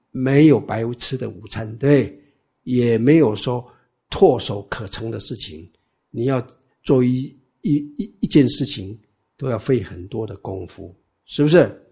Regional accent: China; 那我们中国人就不是了，我们中国就安土乐业啊

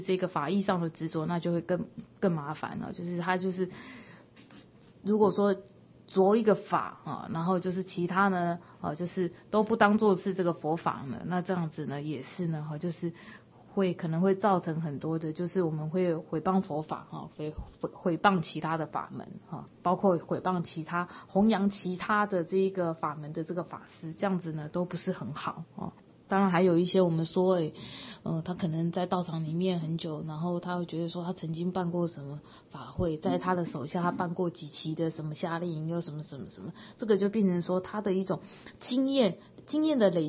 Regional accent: Taipei, Taiwan; 我们在我们台北都不用啊

